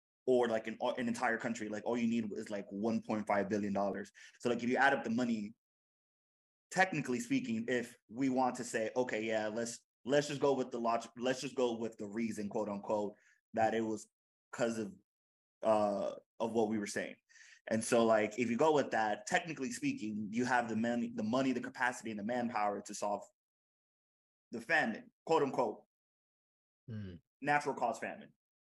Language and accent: English; United States; So I grew up in the United States. So like, I don't have that outsider perspective.